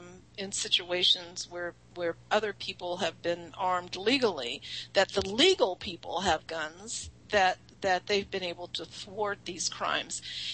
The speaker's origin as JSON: {"language": "English", "region": "Midwest", "country": "United States", "tie": "born or raised there", "said": "I grew up in the Midwest, where almost everybody had a gun when I grew up, but people also used to hunt."}